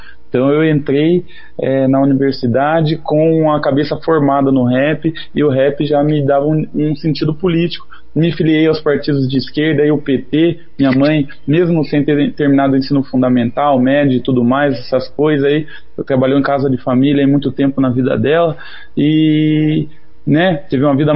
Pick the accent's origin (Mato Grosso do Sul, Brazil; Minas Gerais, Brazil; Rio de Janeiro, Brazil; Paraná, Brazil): Paraná, Brazil; born or raised there; also born or lived in São Paulo